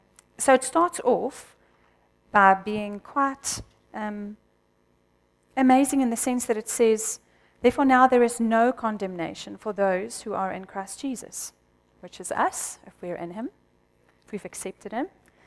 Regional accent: Pretoria, Gauteng, South Africa; first language Afrikaans; English is a second language; Coming from a place of being raised in a Dutch Reformed church, I'm Afrikaans. We grew up in Pretoria.

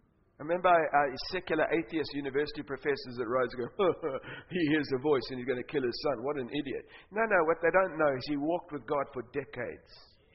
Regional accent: South Africa

